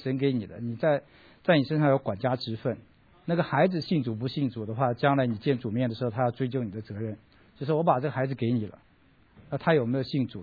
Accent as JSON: {"language": "Chinese", "country": "China", "said": "跟我们中国人有点像，因为我们从那个背景出来的话"}